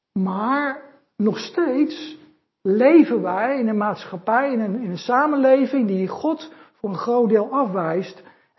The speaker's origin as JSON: {"language": "Dutch", "town": "The Hague", "region": "South Holland", "country": "Netherlands", "tie": "born or raised there", "said": "ik ben zelf opgegroeid in Scheveningen, Den Haag. En daar werd in mijn tijd veel gevochten op straat."}